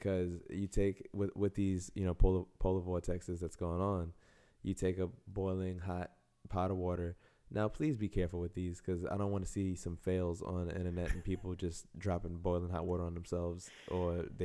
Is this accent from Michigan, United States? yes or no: no; Bronx, New York, United States; also born or lived in Yonkers / Rockland County; So I grew up in New York. I grew up originally in the Bronx, had a small stint in Yonkers, Cross County. Actually had a little time up in Rockland County too.